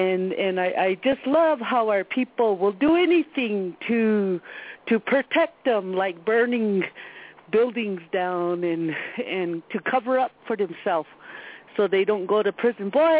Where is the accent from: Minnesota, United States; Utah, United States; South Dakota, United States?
South Dakota, United States; Wounded Knee; I come from Wounded Knee.